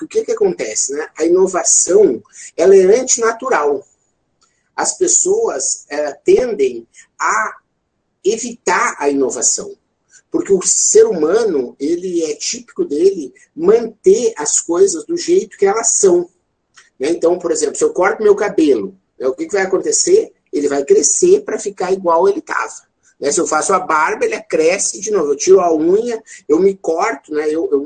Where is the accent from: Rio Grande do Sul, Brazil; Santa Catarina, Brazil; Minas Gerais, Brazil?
Rio Grande do Sul, Brazil; accent: gaúcho; moved away as an adult; now in São Paulo, Brazil; vocês vão ver pelo meu sotaque que eu sou gaúcho. Né? Depois, no ano 2000, vim para São Paulo. E depois fui para Brasília, voltei para São Paulo